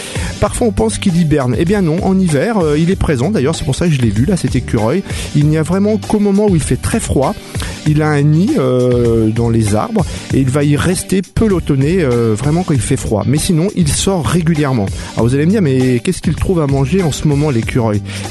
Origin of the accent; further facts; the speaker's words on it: France; puisque chez nous en France et en Europe, eh bien c'est la principale race que l'on va rencontrer